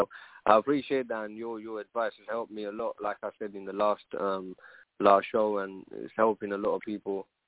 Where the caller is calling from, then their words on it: London, United Kingdom; As you can see, I'm calling from London